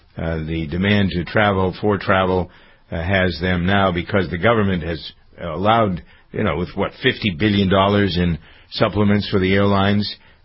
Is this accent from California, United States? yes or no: no; Framingham, Massachusetts, United States; That is, here locally in my hometown of Framingham